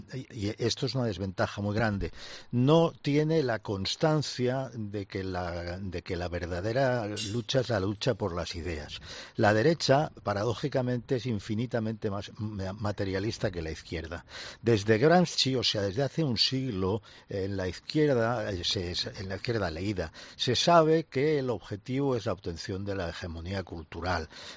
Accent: Catalonia, Spain; Tú, como medio catalán que eres como yo, pues sabes que eso en Cataluña lo vimos muy claro

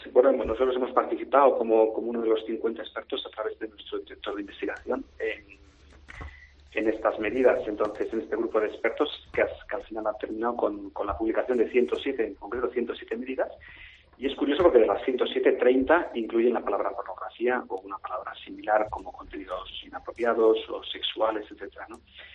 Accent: Region of Murcia, Spain; now in Madrid, Spain; yo como murciano, que lo soy, aunque vivo en Madrid

